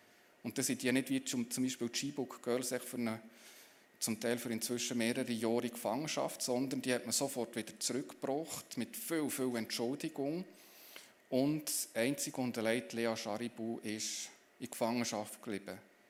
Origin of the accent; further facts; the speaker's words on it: Switzerland; So würden wir bei uns in der Schweiz denken.